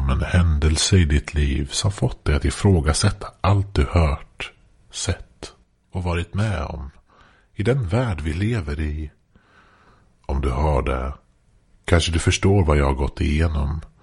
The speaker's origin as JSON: {"language": "Swedish", "town": "Norrköping", "region": "Östergötland", "country": "Sweden", "said": "Jag är från Norrköping ursprungligen. Jag vet inte hur tydligt det är med min dialekt. Men har hört att när jag väl säger Norrköping så blir det tydligt hur som helst."}